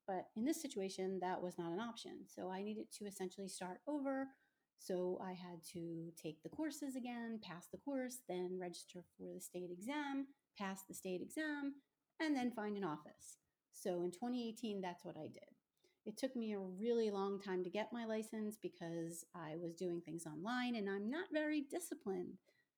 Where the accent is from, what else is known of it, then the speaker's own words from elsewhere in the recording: Philadelphia, Pennsylvania, United States; I am from Philadelphia, Pennsylvania. Shout out to anybody from Philly or surrounding areas. I was born in South Philadelphia